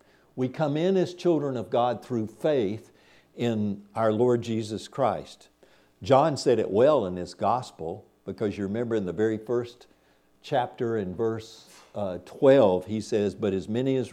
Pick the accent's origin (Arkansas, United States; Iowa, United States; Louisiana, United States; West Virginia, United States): Arkansas, United States; We have people, Russell and I grew up in Arkansas.